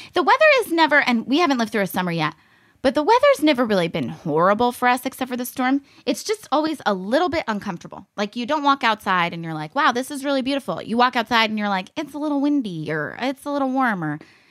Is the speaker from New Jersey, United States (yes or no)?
no; Los Angeles, California, United States; And we're from Southern, like we lived in Southern LA. It's confusing there.